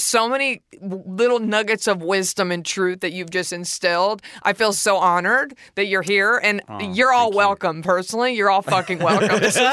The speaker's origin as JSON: {"language": "English", "region": "Texas", "country": "United States", "tie": "born or raised there", "lives_now": "Los Angeles, United States", "said": "I feel like I had a very interesting perception of beauty growing up in Texas in the '90s and whatever, and then now in LA."}